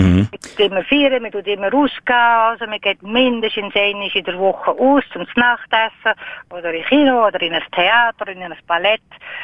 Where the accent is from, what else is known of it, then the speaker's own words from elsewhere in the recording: Bern, Switzerland; now in Milan, Italy; oder ich bin aus Bern, natürlich ein kleines Städtchen gegenüber Mailand, eine richtige Metropole.